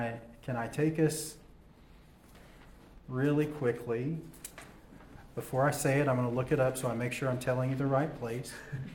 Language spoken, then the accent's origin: English; Waldport, Oregon, United States; If that means being a missionary right here in my hometown of Waldport, that's fine.